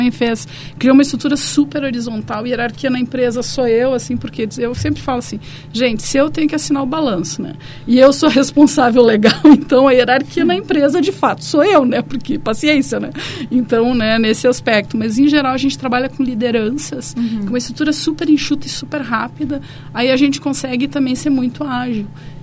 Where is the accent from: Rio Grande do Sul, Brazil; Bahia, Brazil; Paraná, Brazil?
Rio Grande do Sul, Brazil; Bento Gonçalves; now in Porto Alegre, Brazil; eu sou de Bento, vim pra cá, pra Porto Alegre pra estudar, acabei ficando e tal, né?